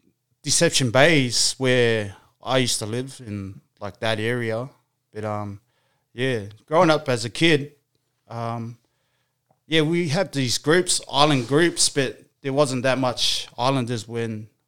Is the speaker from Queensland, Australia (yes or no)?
yes; Brisbane, Queensland, Australia; also born or lived in New Zealand; So, I was born in New Zealand. So, I moved over to Australia. I think I was 8 years old. Mm. And I've lived all my life in Brisbane, on the north side of Brisbane.